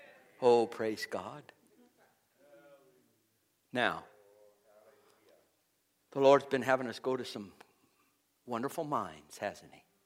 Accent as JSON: {"language": "English", "town": "Golden", "region": "Colorado", "country": "United States", "tie": "born or raised there", "said": "As I said, I grew up in Golden. It's a pretty city."}